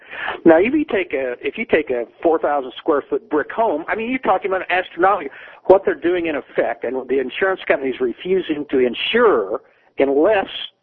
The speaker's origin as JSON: {"language": "English", "region": "Illinois", "country": "United States", "said": "Look, I'm from Illinois, and I've been a lifelong Republican all my life."}